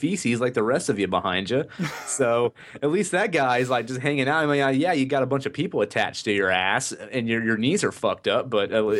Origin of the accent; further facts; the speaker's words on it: Ohio, United States; Tell me, dude, because I'm from Ohio, okay? Ohio is boring as shit.